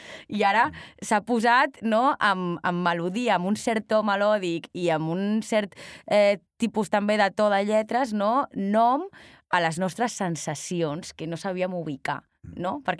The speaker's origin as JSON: {"language": "Catalan", "town": "Barcelona", "region": "Catalonia", "country": "Spain", "said": "30 anys i doncs soc que és de Barcelona"}